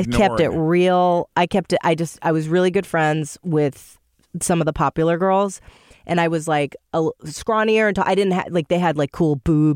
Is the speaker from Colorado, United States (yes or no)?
no; New York, United States; I was from New York, so I was new.